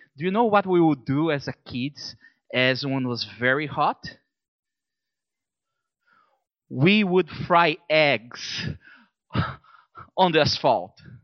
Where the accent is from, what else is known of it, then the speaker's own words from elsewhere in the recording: São Paulo, Brazil; English is a second language; Brazil, that's right. I grew up in Brazil.